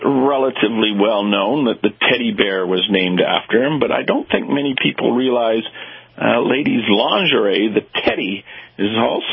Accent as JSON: {"language": "English", "country": "Canada", "said": "I'm not an American. I'm a Canadian, so my opinion really doesn't count."}